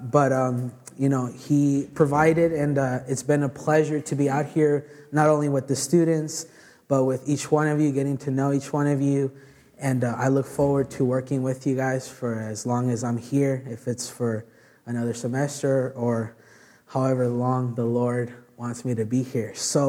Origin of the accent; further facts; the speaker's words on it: Palm Springs, California, United States; I'm one of the interns here at the Bible College and the church. I come from Palm Springs, California, and that's where I live.